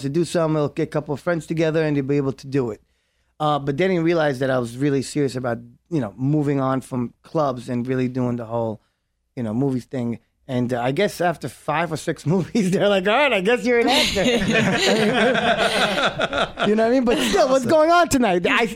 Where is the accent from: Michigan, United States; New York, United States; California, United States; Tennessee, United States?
New York, United States; Brooklyn; also born or lived in Israel; So for me, because I was born in Israel, raised in Brooklyn, I found the character to be easy.